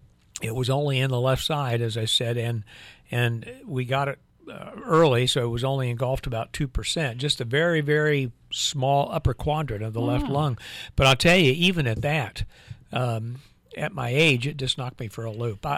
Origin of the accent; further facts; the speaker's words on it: Ohio, United States; Right, and normally, down where I grew up in Hocking County and Athens County, those are normally two of the largest takes in the state of Ohio.